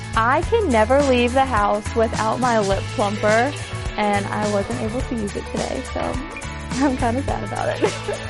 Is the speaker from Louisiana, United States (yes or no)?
yes; Covington, Louisiana, United States; I am from Covington, Louisiana, and I'm a rookie.